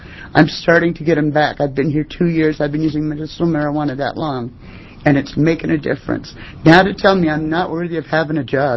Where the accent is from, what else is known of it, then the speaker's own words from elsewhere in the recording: Portland, Oregon, United States; I'm from the Portland area.